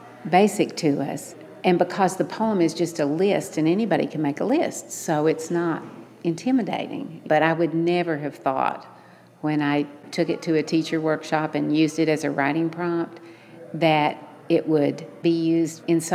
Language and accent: English; Kentucky, United States; I'm from Harlan County, and I'm the current state poet laureate.